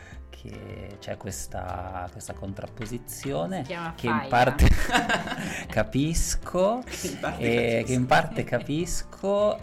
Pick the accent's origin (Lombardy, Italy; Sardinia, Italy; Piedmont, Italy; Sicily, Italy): Lombardy, Italy; io sono cresciuto in provincia di Milano, ma in una famiglia di emigrati da Campania, sì, da Napoli.